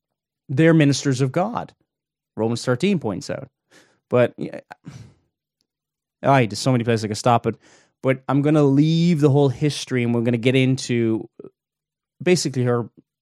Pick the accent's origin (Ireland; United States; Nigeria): Ireland; Cork, Munster; I mean, I'm from the Republic of Ireland in Cork